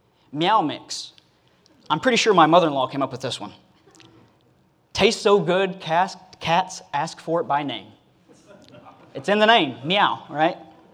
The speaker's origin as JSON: {"language": "English", "country": "United States", "said": "I praise God I'm American. So blessed to live in this country."}